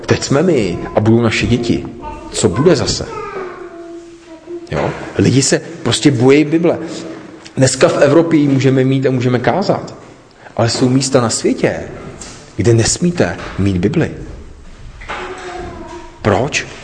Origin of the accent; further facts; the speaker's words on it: Prague, Czechia; Pastor Petr a já, my jsme z Jižňáku. Prostě kluci z Jižňáku.